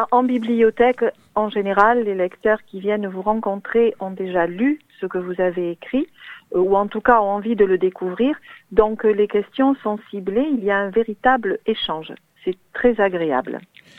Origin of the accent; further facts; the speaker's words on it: Nouvelle-Aquitaine, France; Voilà, d'où je suis originaire. C'est vraiment le phare de l'Entre-deux-Mers.